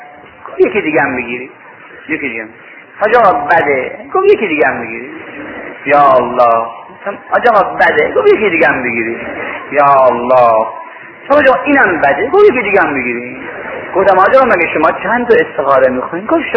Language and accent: Persian; Mashhad, Razavi Khorasan, Iran; گفتم من اصلا مال مشهده.